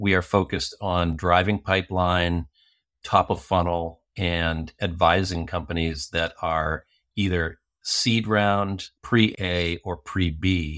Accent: Cape Cod, Massachusetts, United States; I grew up on Cape Cod, but I like to tell everybody that I was growing up in Boston.

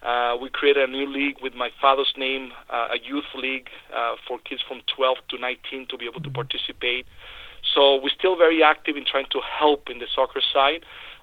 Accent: Venezuela; English is a second language; moved away; as secure as you know, as when I grew up in Venezuela.

